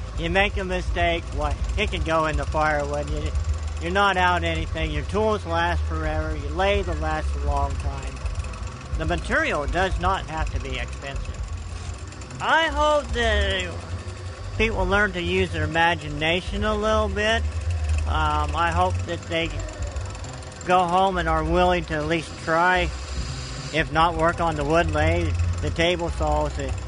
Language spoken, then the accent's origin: English; Rose Hill, Iowa, United States; I'm from Rose Hill, Iowa.